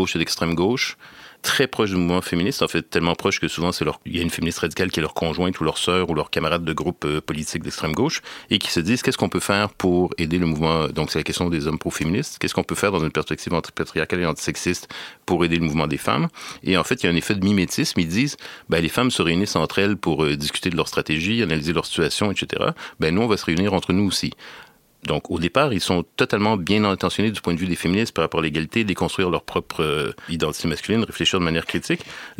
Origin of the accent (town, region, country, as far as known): Quebec, Canada; born or raised there